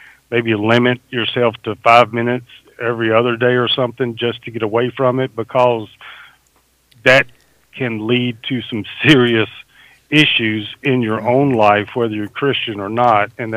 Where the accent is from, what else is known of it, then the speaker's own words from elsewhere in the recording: Alabama, United States; born there; accent: Southern; now in Mississippi, United States; if you can't tell already by my accent, yes, I'm a Southerner. Yes, I live in Mississippi.